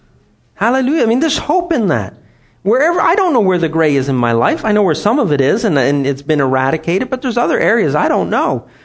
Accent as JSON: {"language": "English", "country": "Canada", "first_language": "French", "second_language": "English", "said": "Anyways, I'm French. I'm a French Canadian. I speak French. It is my mother tongue, as they say. I jokingly say that I'm an ESL, English as a second language, because I didn't learn English till I was about 3-ish."}